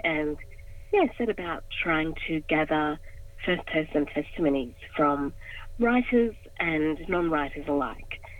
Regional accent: Australia; also born or lived in India; So I'm a second generation Indian Australian. I was born and raised in Australia.

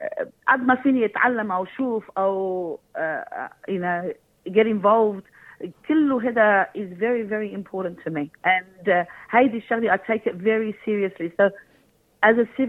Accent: North Governorate, Lebanon; now in Australia; أنا بنت الشمال فطلعت وقت رحنا لهاني كيرفاء كل الشمال جميلة لأنه في عنا نحن جيل كبير من الشمال هون بأستراليا

